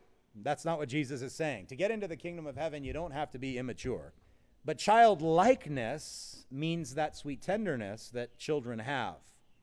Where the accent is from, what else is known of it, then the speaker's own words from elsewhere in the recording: Waimanalo, Hawaii, United States; We were going to catch these chickens that we saw because we're from Waimanalo.